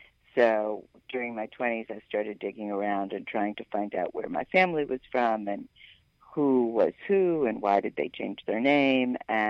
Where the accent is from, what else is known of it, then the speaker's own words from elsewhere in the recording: New Haven, Connecticut, United States; I grew up in New Haven, Connecticut, where most of the old people, if you did have grandparents, they were either Jewish or Italian or Puerto Rican.